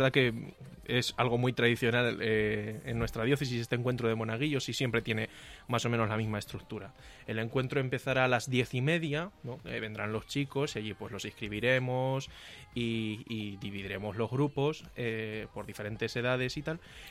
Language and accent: Spanish; Manzanares, Castilla-La Mancha, Spain; Soy natural de Manzanares y actualmente estoy en cuarto de teología